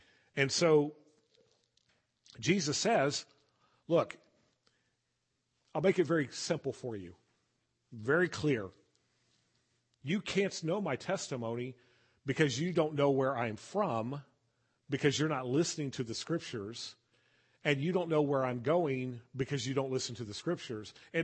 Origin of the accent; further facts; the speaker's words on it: Dallas, Texas, United States; In other words, I grew up in Dallas. You guys don't know that.